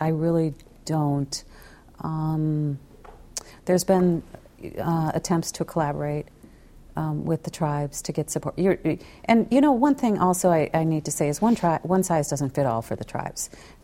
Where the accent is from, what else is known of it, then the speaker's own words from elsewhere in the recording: Minnesota, United States; And if we grew up in Minnesota, we should have gotten it.